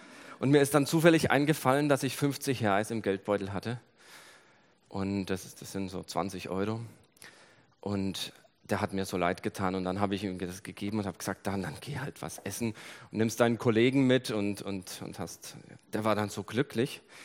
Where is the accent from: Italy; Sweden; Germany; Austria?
Germany; Bei uns in Deutschland ist es viel weniger.